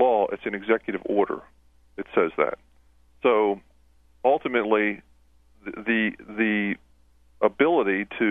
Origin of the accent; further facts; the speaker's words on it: Maryland, United States; Maryland at the time, which is my home state